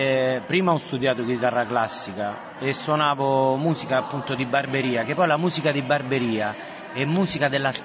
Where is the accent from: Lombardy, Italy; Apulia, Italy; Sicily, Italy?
Apulia, Italy; Alessano; siamo di Alessano e in questo paesino io suonavo la musica